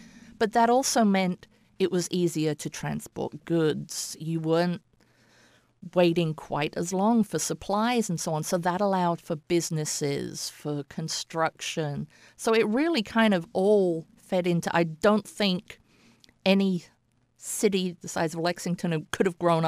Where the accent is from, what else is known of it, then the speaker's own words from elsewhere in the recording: England, United Kingdom; also born or lived in Japan; now in United States; growing up in England, my grandfather worked on the railroad, so I'm a railway junkie.